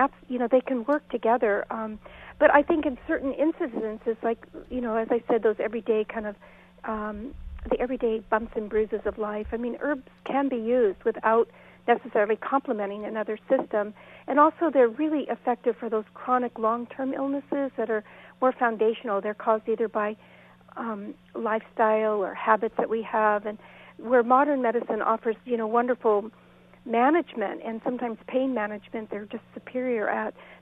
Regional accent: California, United States; You know, I grew up in Sonoma County, actually, is where I spent the first 30-something-odd years of my life.

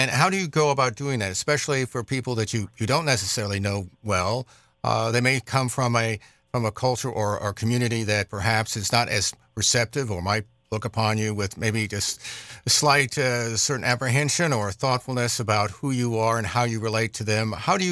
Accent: Los Angeles, California, United States; I mean, I grew up in Los Angeles, and I was out Yellowstone

